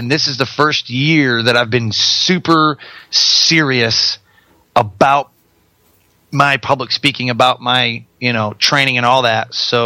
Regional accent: Detroit, Michigan, United States; now in Port Huron, United States; Yeah, I'm actually from Detroit, Michigan, born and raised Detroit.

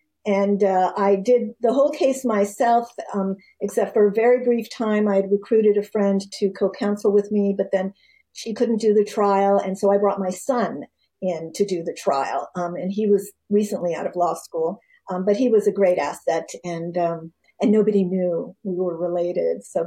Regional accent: California, United States; I'm a Californian and I don't know.

